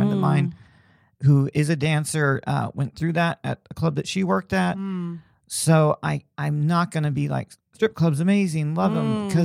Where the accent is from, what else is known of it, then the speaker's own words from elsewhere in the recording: Indiana, United States; Like I grew up in Indiana where like, you know, college basketball was huge, but I'd never been to an NBA game.